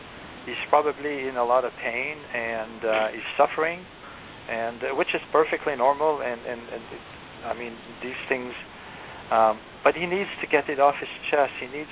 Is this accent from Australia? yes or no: no; Canada; because I'm from Canada, so I don't know what's available in your area